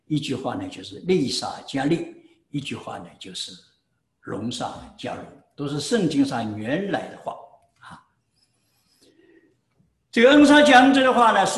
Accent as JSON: {"language": "Chinese", "country": "China", "said": "我们中国人有句话说滴水之恩涌泉相报呢"}